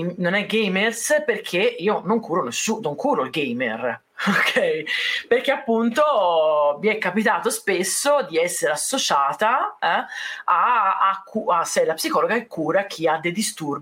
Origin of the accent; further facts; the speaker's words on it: Tuscany, Italy; sono toscana, insomma, i toscani